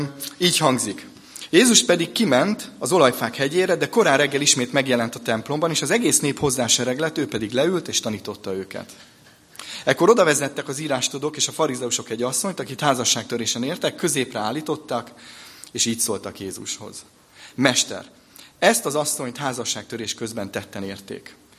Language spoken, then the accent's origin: Hungarian; Budapest, Hungary; now in Szentendre, Hungary; budapesti lakos vagyok, lehet, nem igaz, Szentendrén élek, de alapvetően az életem folyamatosan Budapesthez kötődik, ott nőttem föl, belvárosi gyerek vagyok, 4 gyerekes fiú családba